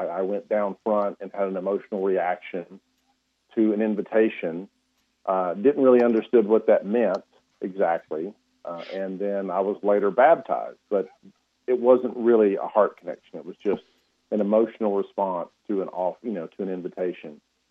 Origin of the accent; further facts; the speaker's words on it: Alabama, United States; also born or lived in Nederland, Texas; So, I grew up in Alabama, Danny. It's for the most part in lower Alabama, the Baldwin County areas where I spent most of my formative years.